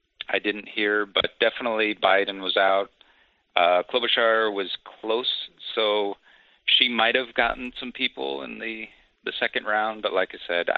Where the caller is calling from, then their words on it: Des Moines, Iowa, United States; Actually, I am not too far from those other two guys in Des Moines. I'm